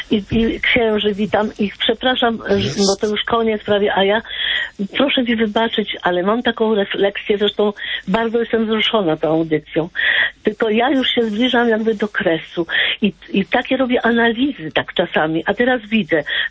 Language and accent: Polish; Warsaw, Masovian Voivodeship, Poland; born there; Ja się urodziłam w gruzach Warszawy, 7 lat po wojnie.